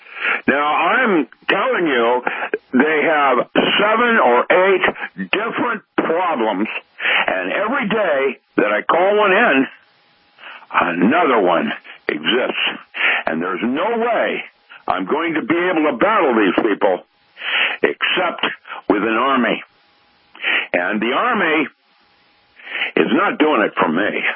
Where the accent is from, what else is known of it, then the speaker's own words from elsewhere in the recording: Seattle, Washington, United States; And I'm going to speak Tagalog to those people in Seattle because I grew up in Seattle.